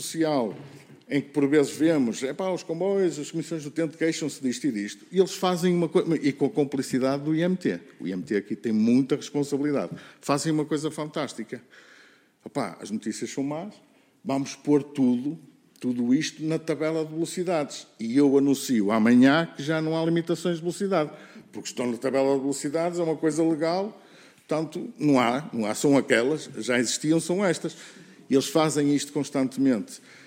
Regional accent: Portugal; eu sou português com muito orgulho, gosto de estar aqui a lutar pelo meu país

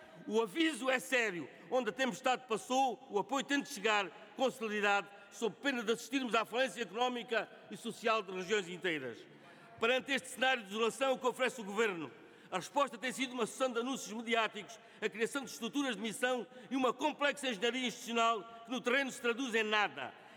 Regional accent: Alentejo, Portugal; Sou do Baixo Alentejo, mas as palavras que aqui profiro podiam ecoar com a mesma urgência em Trás-os-Montes

